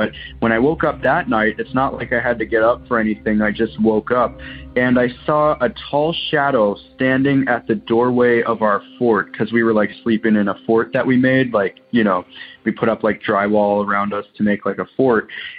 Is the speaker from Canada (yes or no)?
yes; Waterloo, Ontario, Canada; I'm from Waterloo, Ontario, Canada.